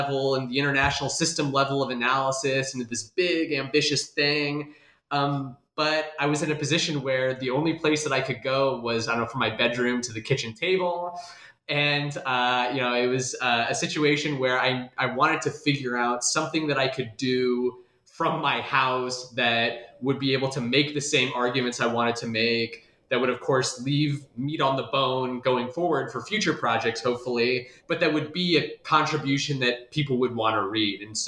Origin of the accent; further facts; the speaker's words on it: Des Moines, Iowa, United States; I'm originally from Des Moines, Iowa, and I did my PhD at Ohio State.